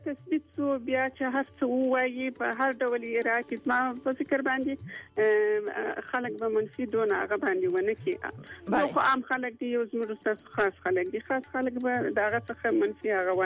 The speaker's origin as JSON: {"language": "Pashto", "region": "Kandahar", "country": "Afghanistan", "tie": "born or raised there", "said": "زه په کندهار کې لوڅه یم د کندهار په محیط کې زه لوڅه یم"}